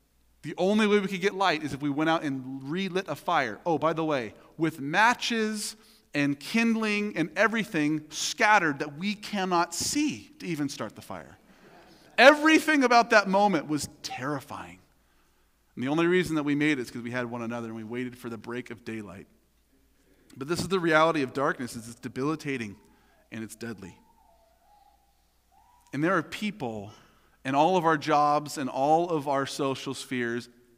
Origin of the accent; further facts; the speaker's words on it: Oregon, United States; I'm from Southern Oregon, and Mount McLaughlin's the big mountain there.